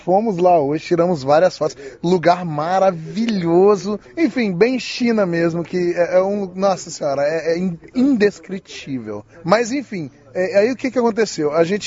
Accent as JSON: {"language": "Portuguese", "country": "Brazil", "lives_now": "Qingdao, China", "said": "Mas, como bom brasileiro, eu amo a cerveja."}